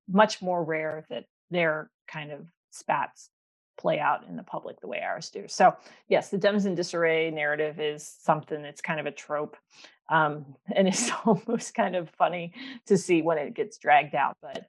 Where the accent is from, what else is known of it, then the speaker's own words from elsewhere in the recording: Pennsylvania, United States; So I'm originally from Pennsylvania.